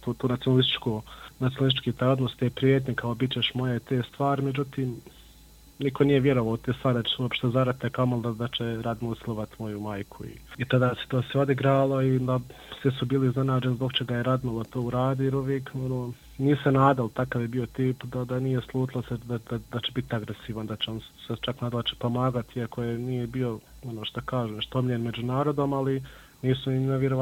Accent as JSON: {"language": "Bosnian", "town": "Miljevina", "region": "Republika Srpska", "country": "Bosnia & Herzegovina", "said": "mi smo svi gore iz Miljevine"}